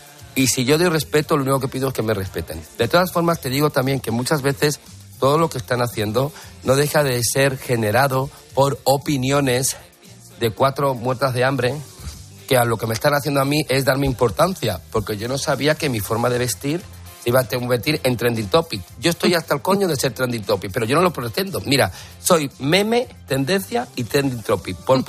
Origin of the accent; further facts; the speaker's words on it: Madrid, Community of Madrid, Spain; Soy madrileño de pro. Desde pequeñito.